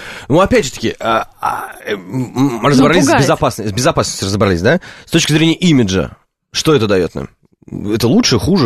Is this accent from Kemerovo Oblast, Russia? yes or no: no; Moscow, Russia; Я гопник из Гальянова